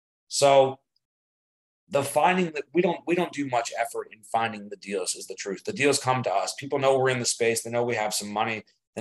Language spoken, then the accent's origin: English; New York City, New York, United States; I'm a New Yorker from New York, as are my partners.